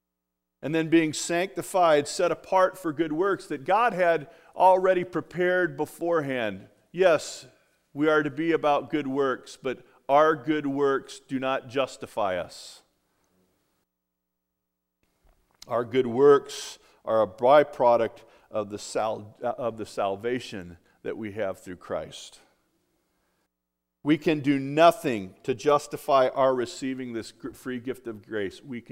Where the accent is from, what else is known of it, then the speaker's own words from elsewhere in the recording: United States; actually growing up in America, we tend to get into the that need or desire to have credit.